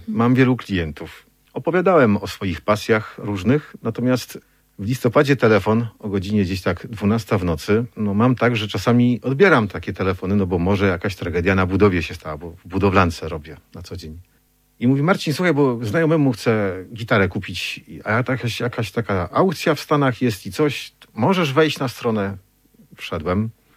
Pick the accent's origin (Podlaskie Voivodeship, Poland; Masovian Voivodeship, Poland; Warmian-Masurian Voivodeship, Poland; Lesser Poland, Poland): Masovian Voivodeship, Poland; Otwock; dzień później grali w Otwocku, w mojej rodzinnej miejscowości.